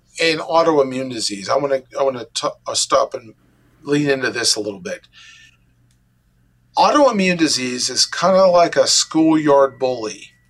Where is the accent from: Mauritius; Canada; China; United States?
United States; Pittsburgh, Pennsylvania; also born or lived in Davenport, Iowa; So I'm from Pittsburgh, and I did my pre-medical training here in Pittsburgh. Then I went to the Palmer College of Chiropractic in Davenport, Iowa, and I spent about 4 years there and graduated with my Doctor of Chiropractic degree in 2001. I then moved back to Pittsburgh